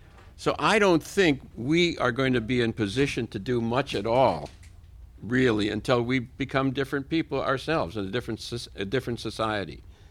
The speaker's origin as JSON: {"language": "English", "town": "Racine", "region": "Wisconsin", "country": "United States", "said": "I'm from Racine, Wisconsin, kind of a decaying industrial town."}